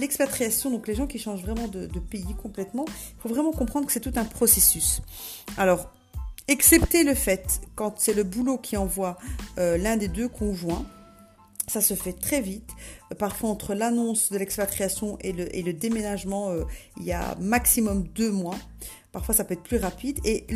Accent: Belgium; moved away as an adult; now in Morocco; mon processus d'expatriation a démarré en 2005 et je suis partie de la Belgique vers le Maroc en 2008.

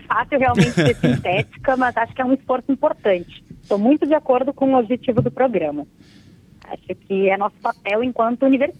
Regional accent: Brazil; Enfim, a gente é brasileiro, a gente sabe o que significa

